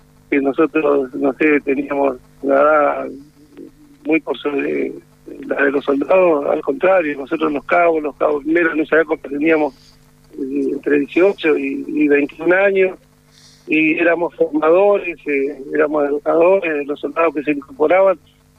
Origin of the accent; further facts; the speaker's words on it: Corrientes, Argentina; Yo soy de Corrientes y me consta que muchos años después, en la década del 90, recorrí el interior de mi provincia